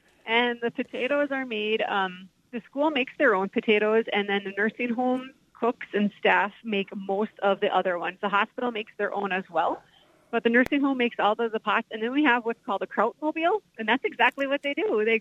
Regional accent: Wishick, United States; I was born and raised in Wishick, and I did move away for about 10 years, but I was still part of the Wishick band and choir that come to perform.

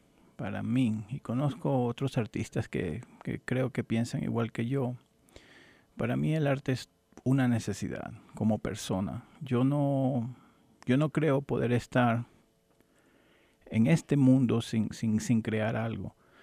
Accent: Venezuela; accent: Venezuelan; en Venezuela, te digo, crecí la mayor parte de mi vida fue en Venezuela. Yo pienso que en Venezuela, incluso por mi acento, yo creo que ellos me considerarían venezolano.

